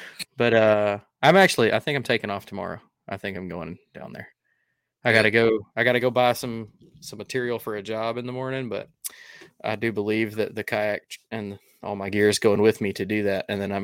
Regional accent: Alabama, United States; I'm from Alabama. That's not even worth the time.

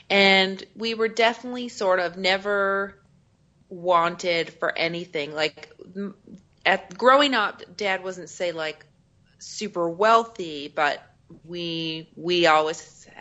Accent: Newfoundland and Labrador, Canada; Well, yeah, I'm from Eastern Canada, a place called Newfoundland.

